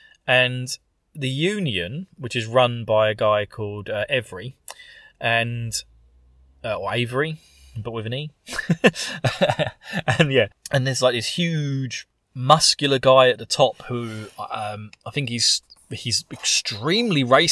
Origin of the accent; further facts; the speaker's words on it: East of England, United Kingdom; accent: Essex; I've got an Essex accent. I'm from Essex.